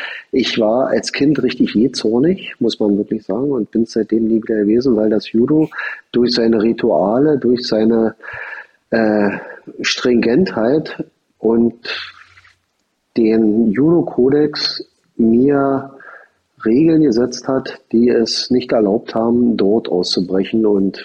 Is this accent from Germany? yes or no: yes; Berlin, Germany; Ich bin 1964 geboren, bin im Südosten von Berlin aufgewachsen